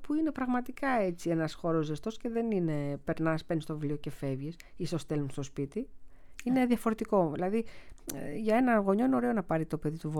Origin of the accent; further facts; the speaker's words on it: Larissa, Thessaly, Greece; Γιατί εγώ μεγάλωσα στη Λάρισα